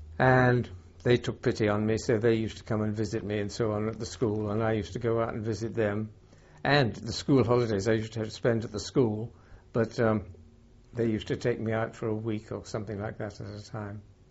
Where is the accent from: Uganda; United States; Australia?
Uganda; born there; I was born in Uganda.